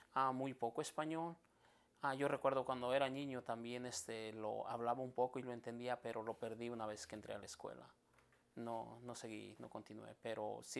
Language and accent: Spanish; Cherán, Michoacán, Mexico; born there; also born or lived in Los Angeles / North Carolina; Nací en Cherán, Michoacán, México.